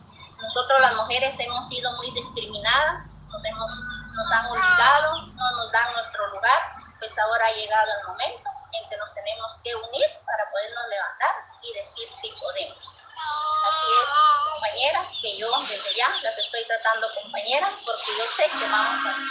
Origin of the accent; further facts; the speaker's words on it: Aldea Nimina, Guatemala; Vengo de Aldea Nimina.